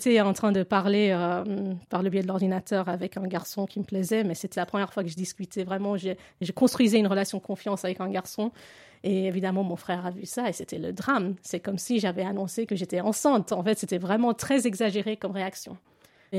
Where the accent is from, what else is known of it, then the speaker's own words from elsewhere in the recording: Geneva, Switzerland; now in Lausanne, Switzerland; je suis d'origine indienne, mais j'ai grandi à Genève et depuis 6 ans, j'habite à Lausanne.